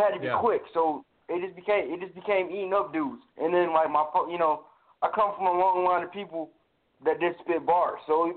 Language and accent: English; Detroit, Michigan, United States; I'm from Detroit, you know, so originally, like, 8 Mile came out.